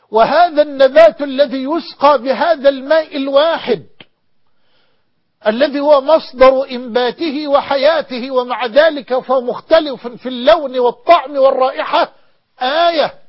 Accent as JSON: {"language": "Arabic", "country": "Egypt", "said": "وأن يحفظ بلدنا مصر"}